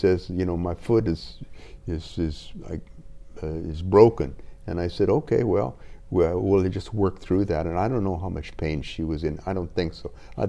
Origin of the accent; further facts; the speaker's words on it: United States; The FBI, because I'm an American, they knew that there were Americans on the airplane.